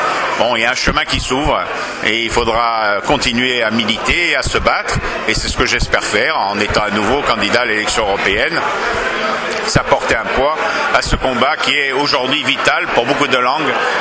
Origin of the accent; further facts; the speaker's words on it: Corsica, France; et puis en tant que Corse, je peux témoigner